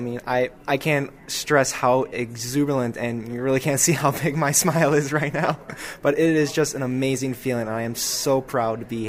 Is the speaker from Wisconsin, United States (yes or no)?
yes; Wisconsin, United States; Well, I come from the La Crosse-Cooley region in Wisconsin, and our area is bountiful in natural resources and in wildlife. So all my life, I had grown up around the natural resources.